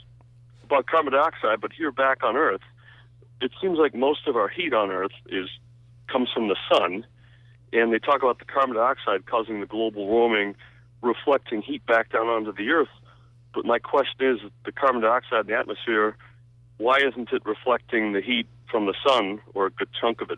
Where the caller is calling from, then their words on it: Hinsdale, Massachusetts, United States; Hinsdale, Mass.